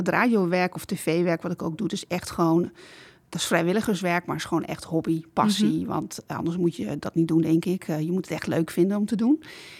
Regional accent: Drachten, Friesland, Netherlands; Ik kom zelf uit Drachten, uit Groningse ouders. Ik ben wel Friestalig opgevoed in zoverre. Op school heb ik Friese les gehad, kan het ook wel lezen. Maar ik praat het niet en dat is hetzelfde met het Gronings. Ik kan het prima verstaan.

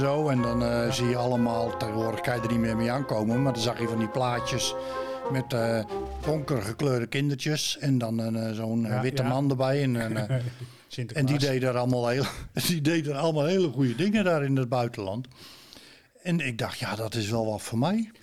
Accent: Rotterdam, South Holland, Netherlands; naar mijn jeugd toen ik in Rotterdam op school zat.

